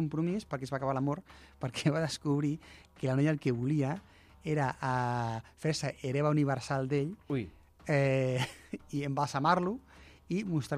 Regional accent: Premià de Mar, Catalonia, Spain; la Biblioteca de Premià de Mar, que és el meu poble

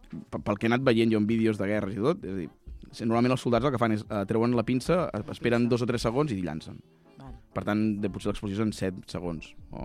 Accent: Ripoll, Catalonia, Spain; Però recordem que sóc de Ripoll.

